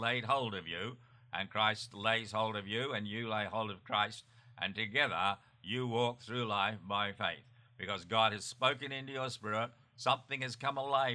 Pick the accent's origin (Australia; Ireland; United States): Australia; And where I grew up in Australia, it was quite common.